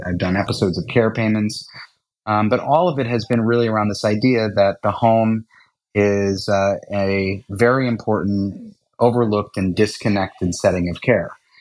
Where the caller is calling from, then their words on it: New York, United States; New York, New York.